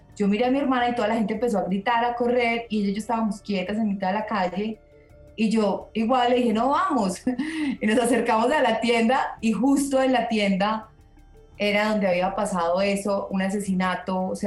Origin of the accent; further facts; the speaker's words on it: Colombia; Colombia, los colombianos tienen una influencia muy grande